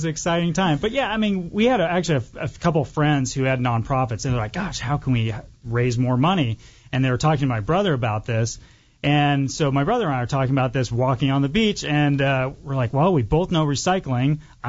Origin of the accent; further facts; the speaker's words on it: Washington, United States; Yeah, I mean, we're from Washington State. We grew up in Washington State.